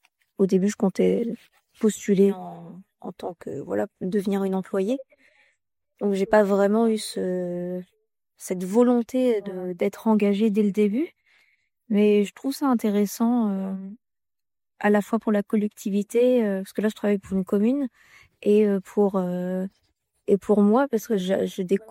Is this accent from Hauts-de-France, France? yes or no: no; Gouesnou, Brittany, France; j'ai 25 ans et je viens de la ville de Gouesnou, à côté de Brest, dans le Finistère.